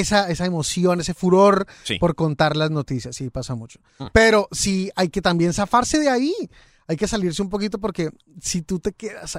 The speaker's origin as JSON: {"language": "Spanish", "country": "Ecuador", "said": "Yo si hubiera estado en Ecuador, en mi país, no me atrevo a salir a la calle a bailar. Pero acá ya no estoy en el mío"}